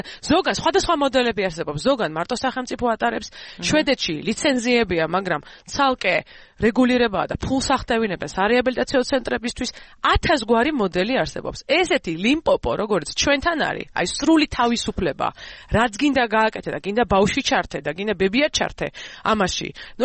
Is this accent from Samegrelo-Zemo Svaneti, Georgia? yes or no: no; Guria, Georgia; მე გურული ვარ მე თვითონ.